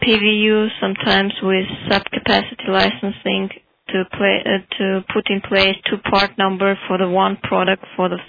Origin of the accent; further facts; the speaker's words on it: Russia; English is a second language; I'm from Russia.